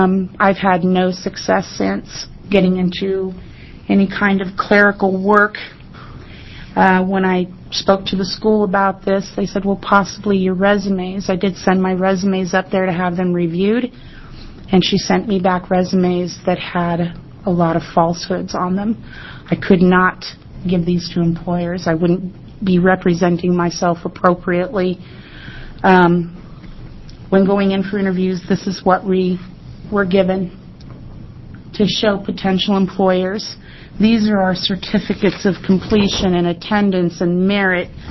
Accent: Albany, New York, United States; I'm from Albany, and I'm a 1999 graduate from BCTI.

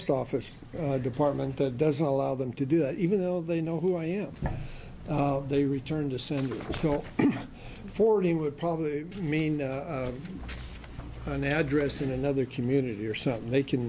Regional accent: Athena, Oregon, United States; My pastor, who moved to my hometown of Athena from Arizona, had a similar issue on a loan.

